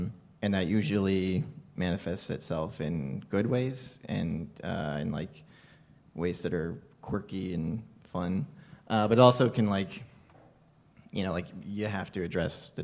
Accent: Colorado, United States; Yeah, I am from Colorado

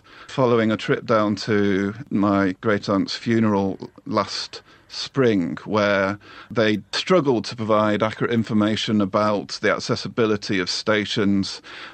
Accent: Oldham, North West England, United Kingdom; I'm from Oldham originally, which has got a very high Asian population

